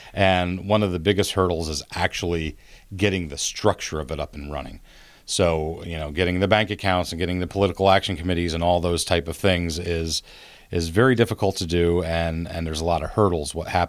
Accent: Pennsylvania, United States; No. Well, I mean, I grew up in Northumberland County. That's definitely not the case. I have a lot of ties, a lot of family in Northumberland County.

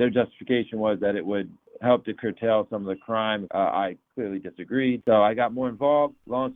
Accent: Williamsport, United States; also born or lived in Washington, D.C. area; So I was born and raised in Williamsport, moved away for college, and then I lived in the D.C. area. I went to the University of Maryland for grad school, and then I stayed down there for a few years, and then I came back home.

